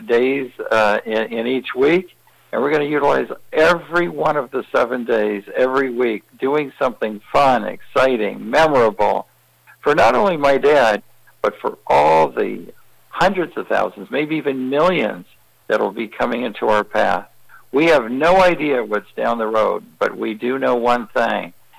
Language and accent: English; San Diego, California, United States; Well, we're going to spend almost a month in California where we're from. We're from San Diego, just dotting our I's and crossing our T's, getting everything ready for the next wave.